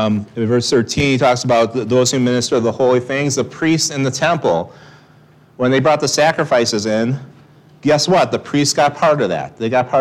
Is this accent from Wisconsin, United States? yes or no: yes; Wisconsin, United States; I'm from Wisconsin. I would put dairy cows in here because that's what I would think of drinking milk.